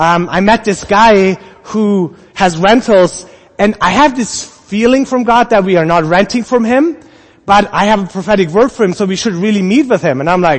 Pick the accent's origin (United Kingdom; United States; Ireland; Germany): Germany; I'm from Europe. We have castles in Germany and there's no real castle in Canada.